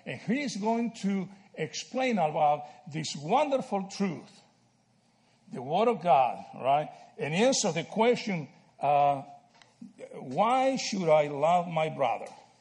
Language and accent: English; Argentina; guys, I'm from Argentina, and I like soccer.